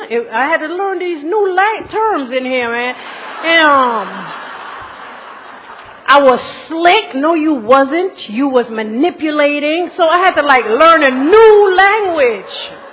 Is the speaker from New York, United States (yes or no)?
yes; Bronx, New York, United States; I'm from Bronx, New York, as a matter of fact.